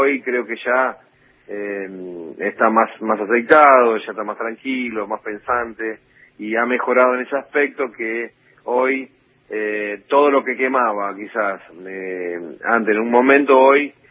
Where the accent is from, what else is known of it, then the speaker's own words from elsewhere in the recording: Argentina; como argentino